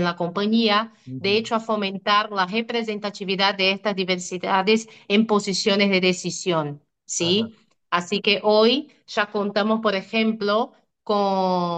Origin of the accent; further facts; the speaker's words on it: Brazil; Spanish is a second language; moved away as an adult; now in Argentina; Sí, yo vengo de Brasil y está ahí también un punto, ¿no? La transculturalidad, que está bueno.